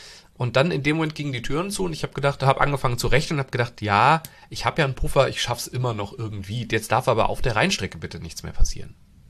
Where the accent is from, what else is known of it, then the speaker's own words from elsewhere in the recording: Hesse, Germany; ich bin ja in Hessen aufgewachsen